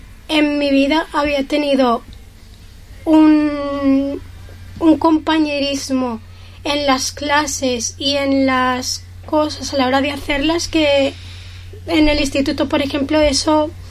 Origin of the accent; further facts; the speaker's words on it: Villarreal, Valencian Community, Spain; Yo de aquí de España, la verdad, de aquí de Villarreal.